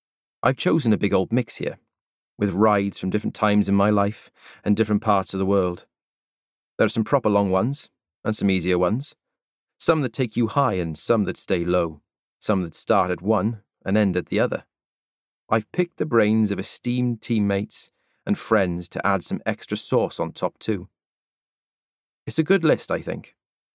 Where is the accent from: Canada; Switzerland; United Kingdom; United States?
United Kingdom; Cardiff, Wales; That's what it's like when I ride out of my hometown of Cardiff into the lanes of the Vale of Glamorgan.